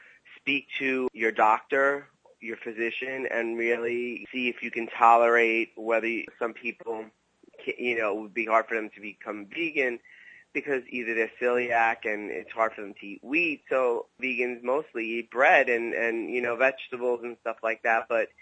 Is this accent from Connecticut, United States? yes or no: no; Brooklyn, New York, United States; I was brought up in Brooklyn, so I still have, like, that relationship with my Brooklyn friends